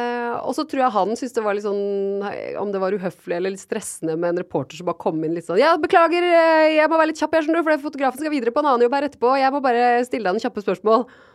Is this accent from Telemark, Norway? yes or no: yes; Porsgrunn, Telemark, Norway; jeg kommer fra Porsgrunn.